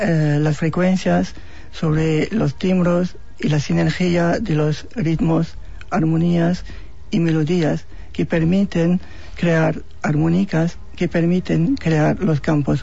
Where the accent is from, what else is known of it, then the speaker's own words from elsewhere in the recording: France; Spanish is a second language; now in London, United Kingdom; Sí, yo soy francés, pero medio español. Mi madre es de Galicia.